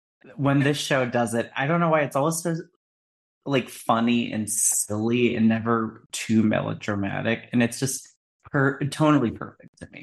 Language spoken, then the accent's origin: English; Maryland, United States; No, definitely not. We're both from Maryland and we definitely did not.